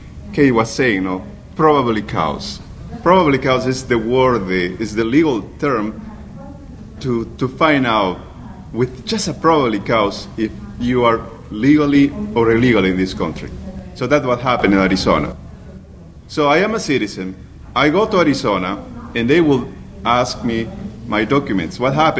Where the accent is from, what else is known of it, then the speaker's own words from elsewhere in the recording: Peru; now in Arlington, United States; well, I am from Peru originally.